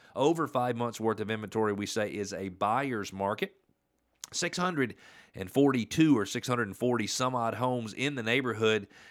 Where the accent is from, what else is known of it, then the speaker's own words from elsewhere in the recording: Atlanta, Georgia, United States; So I grew up in Atlanta. Every year we went to the Nutcracker at the Civic Center.